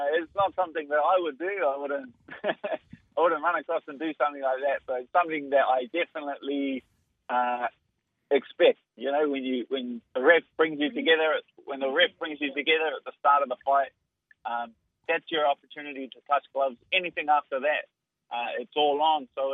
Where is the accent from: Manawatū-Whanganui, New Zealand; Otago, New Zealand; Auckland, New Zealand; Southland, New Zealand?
Auckland, New Zealand; the main event in my hometown, I've had two incredible knockout victories in Auckland in UFC events.